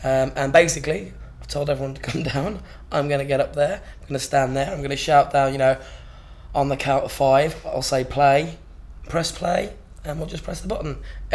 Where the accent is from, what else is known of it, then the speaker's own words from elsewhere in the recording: Midlands, United Kingdom; also born or lived in Wales; I am 27 and a number of months. And I am from the Midlands originally. Moved around a bit. Spent a bit of time in Wales. Down here now. Been here for 5 years.